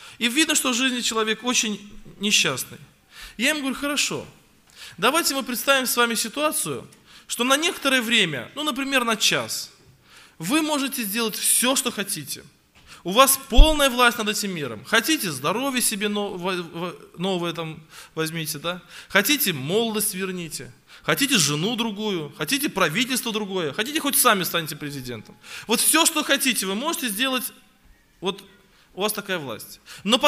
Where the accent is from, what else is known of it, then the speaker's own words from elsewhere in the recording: Yeysk, Krasnodar Krai, Russia; Я приехал из России, Краснодарский край, город Ейск.